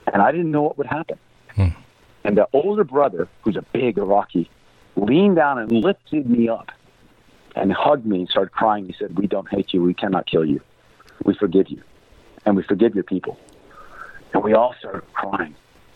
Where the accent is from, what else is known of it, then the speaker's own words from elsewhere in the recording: United States; I'm an American.